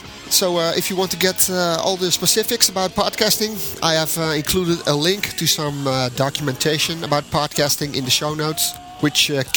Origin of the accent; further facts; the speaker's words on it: Rotterdam, South Holland, Netherlands; I am 32 years old, and I come from Rotterdam, the Netherlands. That's Europe.